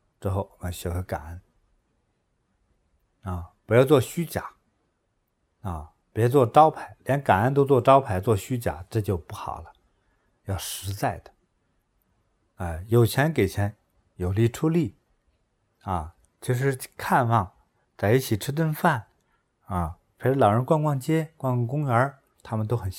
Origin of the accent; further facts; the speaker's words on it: China; 就我们中国人这方面说爱就比较腼腆